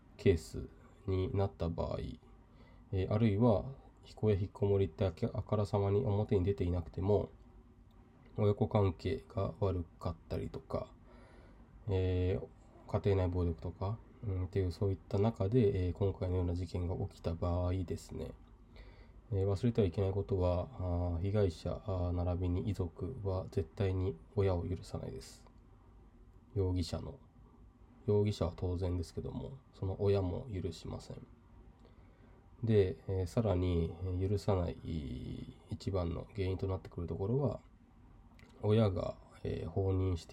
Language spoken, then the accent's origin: Japanese; Yamanashi, Japan; 私の地元の山梨